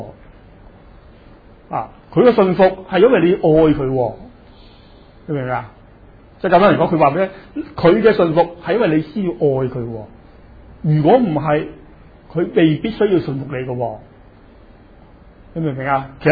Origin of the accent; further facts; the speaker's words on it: China; 虽然我们今天我们中国人很明白